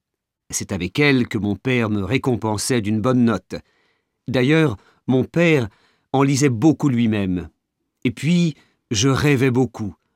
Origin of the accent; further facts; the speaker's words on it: Paris, Île-de-France, France; born there; also born or lived in Greece / Serbia; Je suis né à Paris, mais j'ai habité en Grèce et en Serbie, où aucun livre n'était publié dans ma langue.